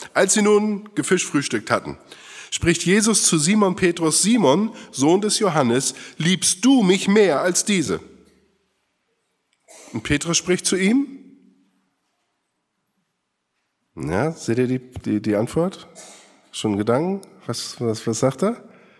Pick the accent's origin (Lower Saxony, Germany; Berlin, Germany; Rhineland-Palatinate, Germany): Lower Saxony, Germany; Oldenburg; Ich bin aus Norddeutschland, Oldenburg gebürtig